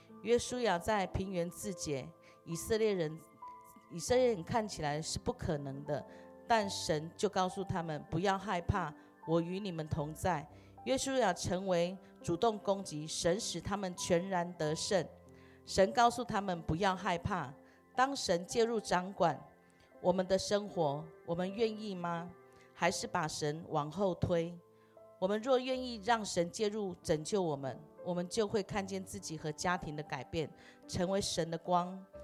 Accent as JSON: {"language": "Chinese", "country": "Taiwan", "said": "我从台湾来朝见你"}